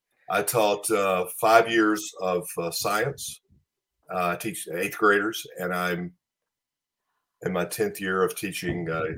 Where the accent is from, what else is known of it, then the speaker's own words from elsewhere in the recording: Pine Bluff, Arkansas, United States; I grew up in Pine Bluff, Arkansas.